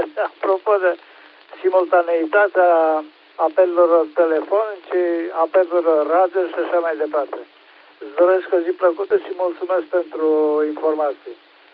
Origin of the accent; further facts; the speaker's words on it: Oradea, Bihor County, Romania; și sunt din Oradea.